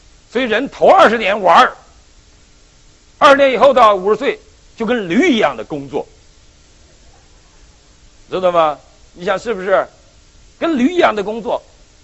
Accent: Northeast China, China; 我们东北人呢，我不知道你们看过东北拉磨没有？

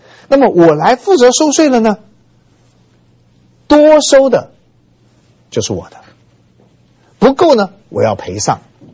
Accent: China; 我发现一件事，我们中国人跟犹太人呢，真是可以说是互相比美的

